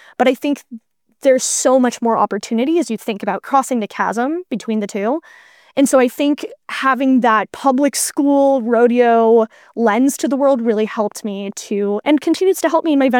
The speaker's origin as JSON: {"language": "English", "region": "Colorado", "country": "United States", "tie": "born or raised there", "said": "So I grew up in Colorado, and rodeo was a pretty big part of my life growing up."}